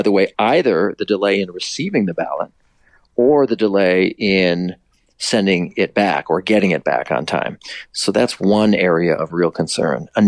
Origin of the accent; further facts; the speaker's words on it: Minnesota, United States; So I'm from Minnesota, and our relationship with our state folks